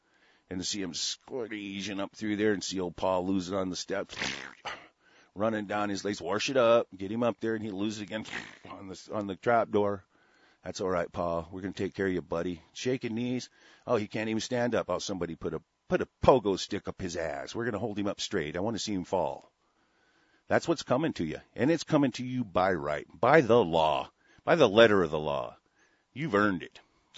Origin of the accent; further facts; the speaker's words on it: United States; Because I own a part of this, because I'm an American national.